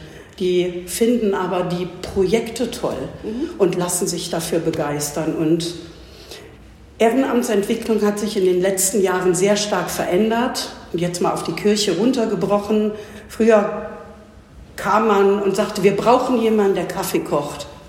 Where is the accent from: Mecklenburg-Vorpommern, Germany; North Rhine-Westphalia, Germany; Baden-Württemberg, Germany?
North Rhine-Westphalia, Germany; Solingen; Und geboren in Solingen und war auch immer in Solingen, bin nie aus Solingen weggegangen.